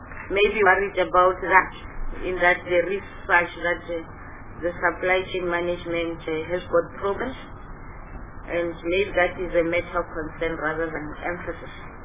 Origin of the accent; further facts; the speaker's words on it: Mpumalanga, South Africa; because for instance, I come from Mpumalanga.